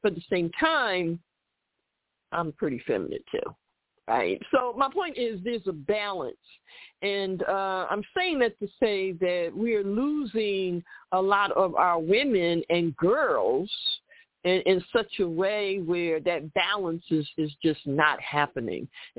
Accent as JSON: {"language": "English", "town": "Philadelphia", "region": "Pennsylvania", "country": "United States", "said": "You know, like, hey, I'm from Philly."}